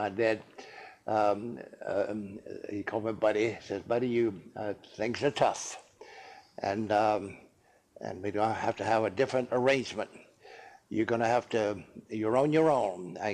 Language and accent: English; North Carolina, United States; also born or lived in Virginia; now in Chapel Hill, United States; And I was born in Tapas City, North Carolina, in 1912, December 1912. My dad was a railroader, and we moved around quite a bit.